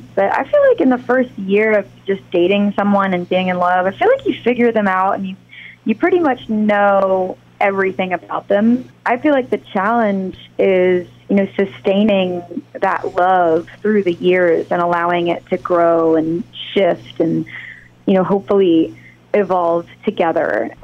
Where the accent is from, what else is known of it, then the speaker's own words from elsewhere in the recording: Texas, United States; I mean, we're both from Texas, so I think I can throw down with the best of them.